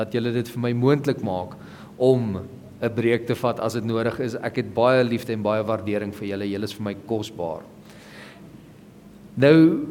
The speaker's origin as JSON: {"language": "Afrikaans", "town": "Nigel", "region": "Gauteng", "country": "South Africa", "said": "en ek kom ook van Nigel af"}